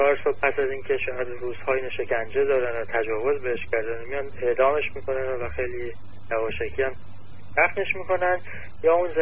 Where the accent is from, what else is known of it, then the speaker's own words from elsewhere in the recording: Iran; به عنوان یک ایرانی